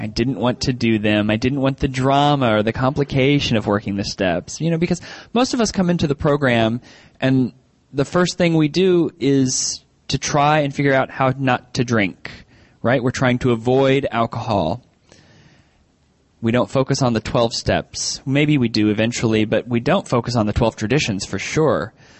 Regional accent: Maryland, United States; As was mentioned, I'm from Maryland.

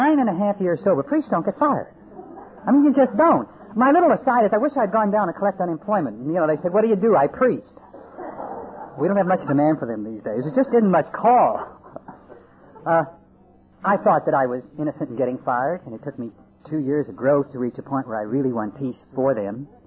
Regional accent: Pennsylvania, United States; And I grew up in Pennsylvania, and in winter, trees can't have their leaves in the winter

